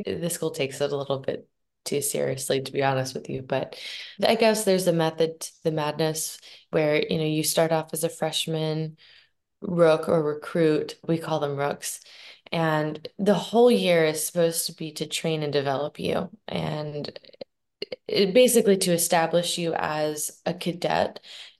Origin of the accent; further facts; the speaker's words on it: Maryland, United States; I think growing up in Southern Maryland, I was surrounded by a lot of military influence.